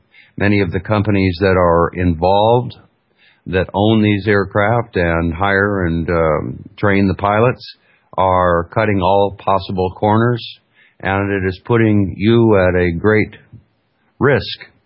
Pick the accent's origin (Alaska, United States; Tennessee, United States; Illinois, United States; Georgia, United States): Alaska, United States; Oh, I grew up in Alaska, folks. My father was in the military.